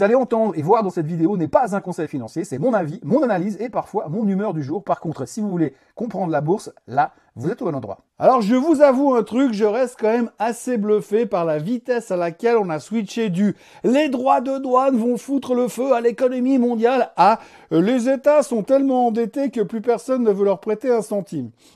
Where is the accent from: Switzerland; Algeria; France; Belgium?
Switzerland; Bah, chez nous en Suisse, c'est un petit peu différent.